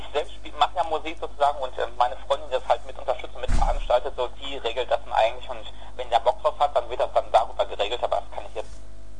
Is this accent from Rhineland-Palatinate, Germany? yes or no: no; Witten, North Rhine-Westphalia, Germany; Dann grüße ich alle Leute aus Witten, wo ich herkomme, die gebürtig da herkommen.